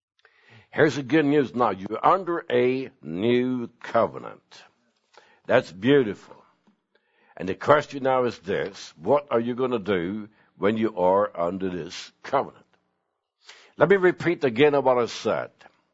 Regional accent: Sweden; English is a second language; moved away; Now, when I was raised in Sweden, we didn't have any bathrooms in our homes.

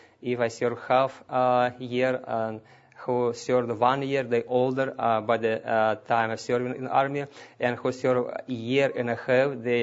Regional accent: Russia; We came from Russia, as you know already. And I see some Russian people here. Praise the Lord for that. And I want to tell you something about when I live in Russia.

